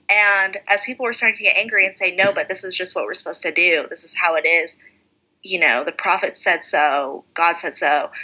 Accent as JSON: {"language": "English", "region": "Washington", "country": "United States", "tie": "born or raised there", "said": "Yeah, Washington State, 20 minutes away from Portland, Oregon. So green, rainy. I miss it."}